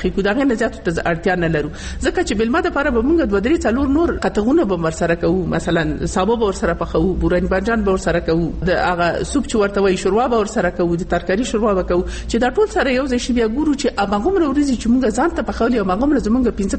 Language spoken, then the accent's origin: Pashto; Nangarhar, Afghanistan; مخصوصا زه چون د ننګرهار یم